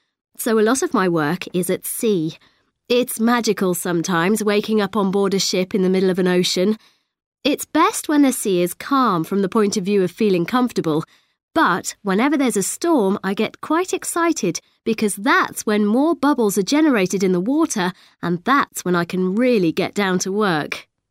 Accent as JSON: {"language": "English", "country": "Australia", "tie": "born or raised there", "also_born_or_lived": "New Zealand", "said": "I was born in New Zealand, although my parents came from Germany, as you can probably guess from my name. But I grew up in Australia, where I had a lovely life. Our house was right by the ocean."}